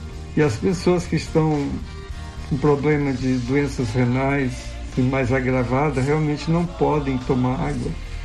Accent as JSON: {"language": "Portuguese", "country": "Brazil", "tie": "born there", "said": "Eu nasci no Seringal, na beira do rio, longe da cidade. E de repente, Ele foi me trazendo, me trouxe para a cidade, depois me trouxe para a capital"}